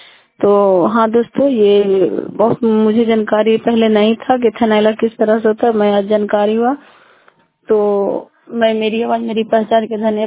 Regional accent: Chandidi, India; चंडीदी के रहने वाली हूँ।

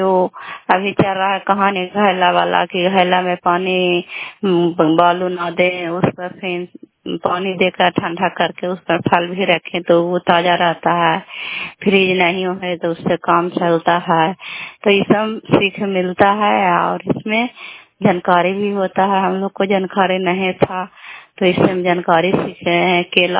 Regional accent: Bihar, India; घर कल्याणपुर वाले बेलसी पंचायत प्रखंड चंडी जिला ललंदा का निवासी हूँ।

